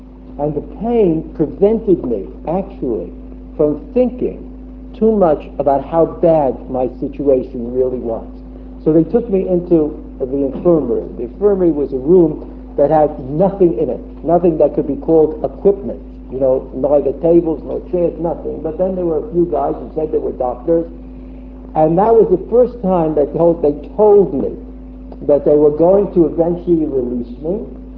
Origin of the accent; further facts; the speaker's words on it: Brooklyn, New York, United States; I grew up in Brooklyn, and we were always running away from those big kids in the schoolyard.